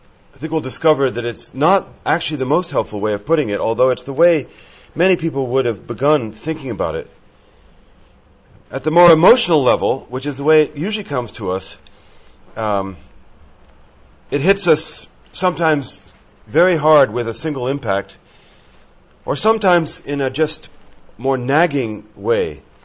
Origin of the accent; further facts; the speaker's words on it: France; When I was a young man, I grew up in France, as you know.